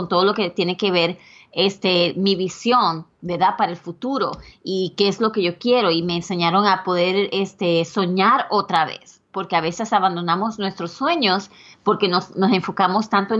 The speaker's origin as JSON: {"language": "Spanish", "country": "Puerto Rico", "moved": "yes", "lives_now": "United States", "said": "cuando me mudé de Puerto Rico para aquí, para los Estados Unidos."}